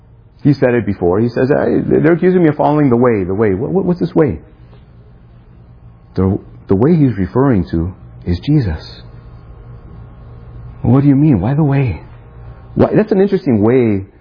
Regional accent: Chicago, Illinois, United States; now in Miami, United States; At least I'm from Chicago

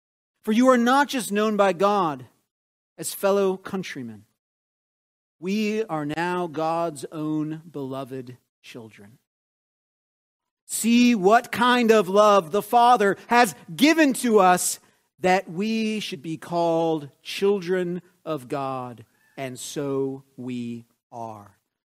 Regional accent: United States; Although, as an American, I think most people know where I'm from when I'm traveling abroad.

